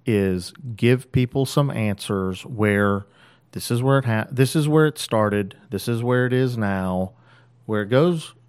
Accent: Austin, Texas, United States; I wasn't born in Galveston, but went to Austin High, old Austin boy, worked at McBride's way back in the day.

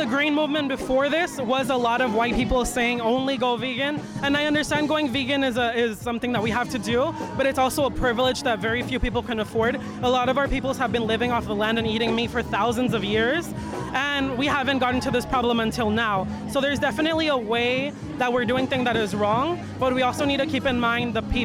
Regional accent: Badiraguato, Sinaloa, Mexico; now in Los Angeles, United States; I'm from Mexico. I'm from a little town called Badiraguato. I'm 16 years old

